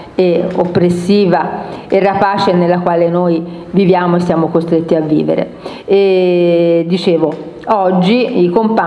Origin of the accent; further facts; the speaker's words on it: Livorno, Tuscany, Italy; Io vengo da Livorno